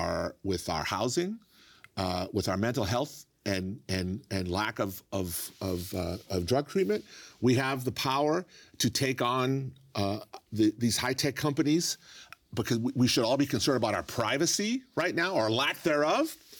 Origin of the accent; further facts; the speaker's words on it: California, United States; as a Californian who I care about the state, care about my community